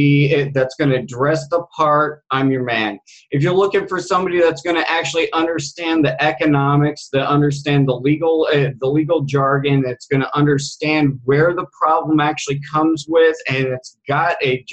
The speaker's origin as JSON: {"language": "English", "country": "United States", "said": "And as an American Indian, I know from my culture what happens when you are dependent on government social welfare programs."}